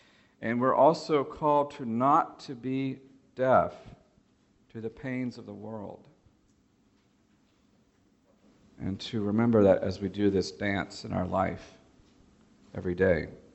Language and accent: English; Dallas, Texas, United States; also born or lived in Columbus, Ohio / Detroit, Michigan; I was born in Dallas, lived some in Columbus, Ohio when I was a kid, in Detroit, Michigan, and then came back to Dallas, Texas in high school in 1981.